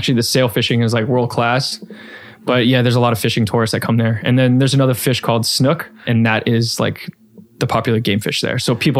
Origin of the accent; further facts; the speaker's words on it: Florida, United States; I had growing up in Florida, then I had lived that kind of, for lack of a better word, the kind of the redneck life.